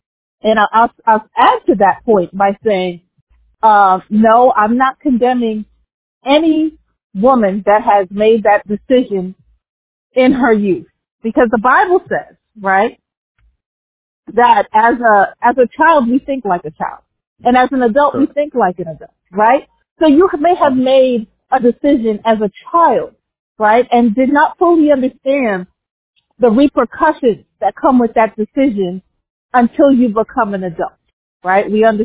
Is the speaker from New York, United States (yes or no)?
yes; New York City, New York, United States; Those of you who know me, I'm from New York. I'm from the Bronx.